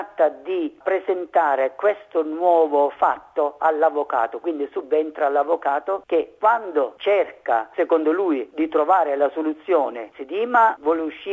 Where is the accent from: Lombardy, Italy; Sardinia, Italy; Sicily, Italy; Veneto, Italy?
Sicily, Italy; perché appunto sono siciliano